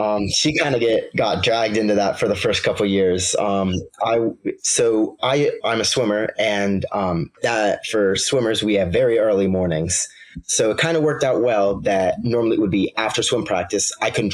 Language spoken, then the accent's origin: English; Vienna, Virginia, United States; I'm from Vienna, Virginia, and I go to James Madison High School.